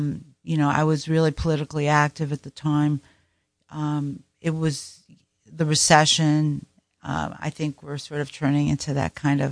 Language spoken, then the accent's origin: English; Syracuse, New York, United States; I grew up in Syracuse, New York